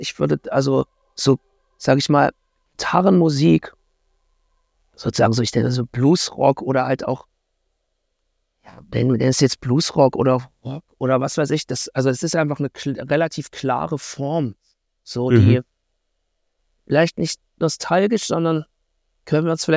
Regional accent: Halle, Saxony-Anhalt, Germany; Ich bin halt in Halle-Saale aufgewachsen, eigentlich eine ganz possierliche Stadt.

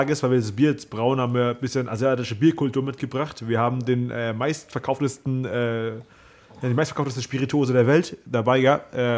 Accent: Vietnam; also born or lived in South Korea; Ich habe da meine Zeit lang studiert, aber ich bin ursprünglich Vietnamese.

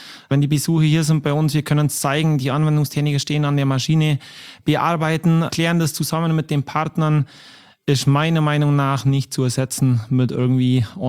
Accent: Bavaria, Germany; Gibt eigentlich keine Frage, was meine Antwort ist als richtiger Allgäuer.

